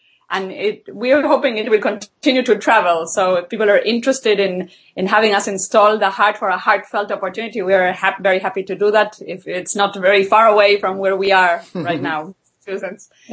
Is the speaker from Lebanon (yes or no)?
no; Argentina; English is a second language; I'm originally from Argentina